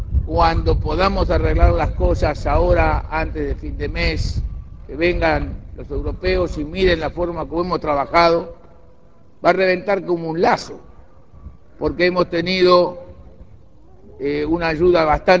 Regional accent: Uruguay; como uruguayo estoy orgulloso

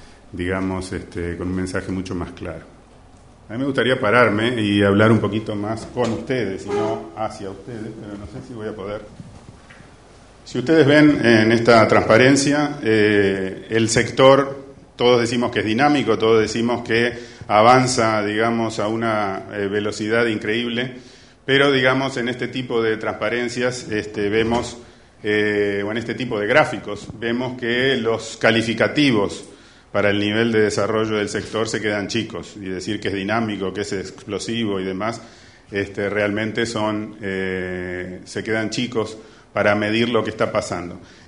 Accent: Uruguay; como uruguayo

